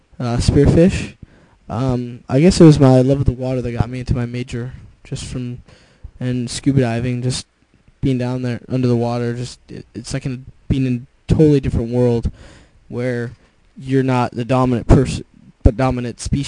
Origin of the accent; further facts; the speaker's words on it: Sonoma, California, United States; I'm from Sonoma, California, which is probably about 45 minutes north of San Francisco, next to Napa. It's in the wine country, the real wine country, that is, anyway.